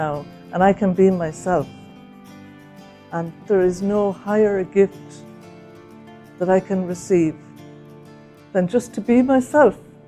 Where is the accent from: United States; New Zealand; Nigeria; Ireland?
Ireland; I'm from Ireland.